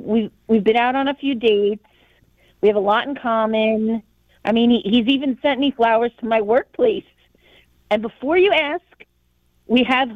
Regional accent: Virginia Beach, Virginia, United States; I'm from Virginia Beach.

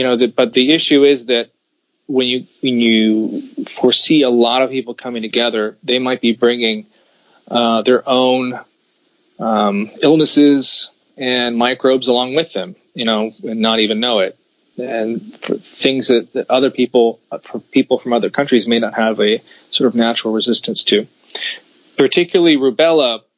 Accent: United States; I'm an American, I presume you are too, Ryan

